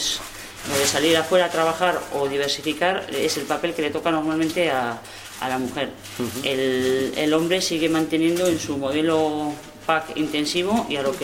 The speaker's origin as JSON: {"language": "Spanish", "town": "Pamplona", "region": "Navarre", "country": "Spain", "said": "yo soy de ciudad, soy de Pamplona, y entonces me fui a vivir al pueblo"}